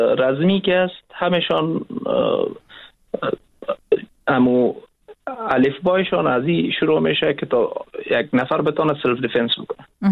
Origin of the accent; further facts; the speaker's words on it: Afghanistan; به خاطر از اینکه ما افغان هستیم مشکل بود